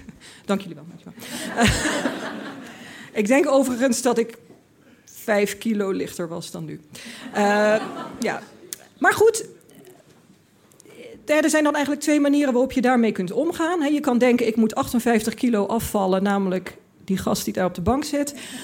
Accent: Limburg, Netherlands; En ik kwam uit Limburg, ik had dat allemaal niet meegemaakt.

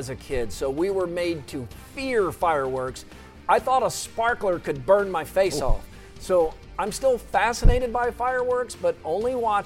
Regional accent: United States; I am American. I'm proud to be an American.

